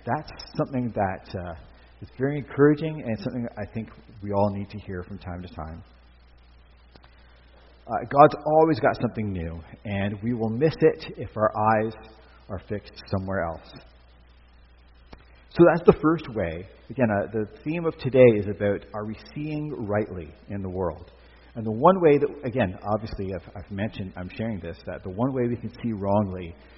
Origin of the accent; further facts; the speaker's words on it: Stouffville, Ontario, Canada; When I was growing up in Stouffville, the mighty metropolis, well, actually, it is more like the mighty metropolis now, but back in the day, my hometown wasn't that much unlike Wellesley